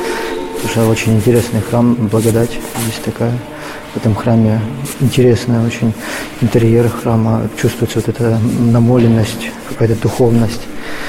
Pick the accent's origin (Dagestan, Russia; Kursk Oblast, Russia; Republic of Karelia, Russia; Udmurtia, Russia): Republic of Karelia, Russia; Petrozavodsk; Из Петрозаводска.